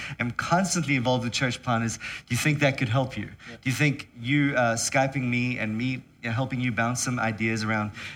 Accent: South Africa; I'm South African, you know, for one thing, in a different country, so it's never been a high priority for me to not be South African in another country.

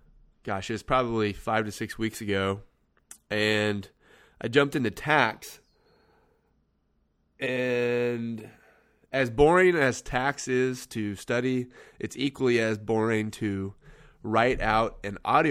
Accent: Kansas, United States; like I said, I'm from Kansas, and... I recently moved from the city. I'm a suburban kid, and we recently moved out into the country.

